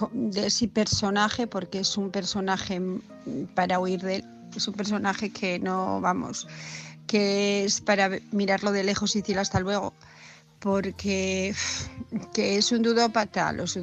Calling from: Asturias, Spain; de Asturias

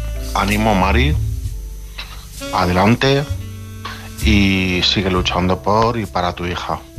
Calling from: Alicante, Valencian Community, Spain; de Alicante.

